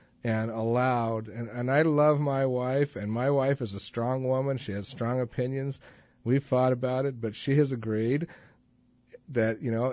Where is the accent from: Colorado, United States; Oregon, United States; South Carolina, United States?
Colorado, United States; Denver; I was from Denver, you know, and Boulder was where it started.